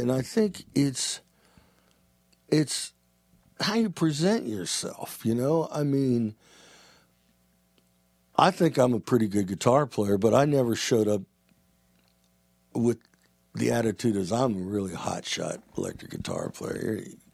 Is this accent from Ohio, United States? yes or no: yes; Youngstown, Ohio, United States; Yeah, I'm this guy from Youngstown, Ohio that was getting paid, $25 a night and all the beer I could drink in a bar band